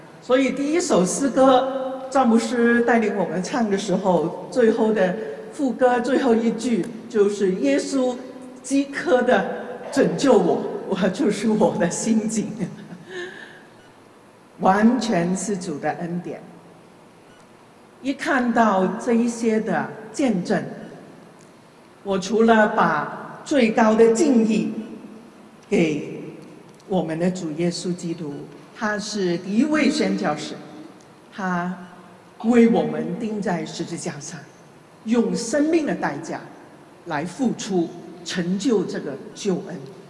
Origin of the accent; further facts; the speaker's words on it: Guangdong, China; Chinese is a second language; 第一，我是广东人，我的普通话是马马虎虎，希望你听得懂。